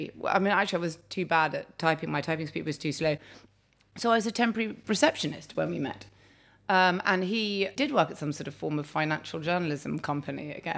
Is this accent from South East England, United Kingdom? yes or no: yes; South East England, United Kingdom; I grew up in Surrey, or sort of on the Surrey-Sussex borders, in the countryside, with my parents, who are still together and super fantastic. I'm the eldest of 3 girls.